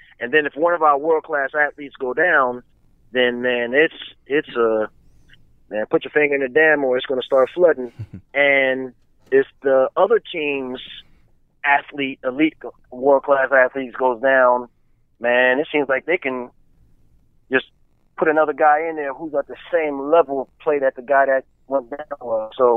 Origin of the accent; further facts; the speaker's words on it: Pennsylvania, United States; because I was from Pennsylvania, being a running back, we prided ourselves on being tough as well.